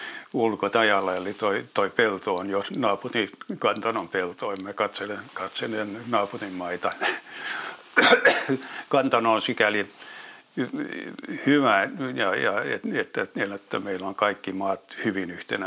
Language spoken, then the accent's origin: Finnish; Helsinki, Uusimaa, Finland; Olen kasvanut Helsingissä ja käynyt koulun Helsingissä ja opiskellut kauppatieteitä Hankenissa ja elänyt ensimmäisen osan elämästäni Helsingissä.